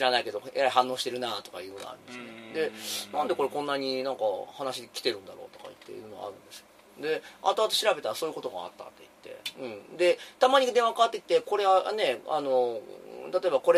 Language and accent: Japanese; Nagoya, Aichi, Japan; 名古屋人だから自分ねどこまで行っても東京のテレビ番組のこととかわからないんですよ。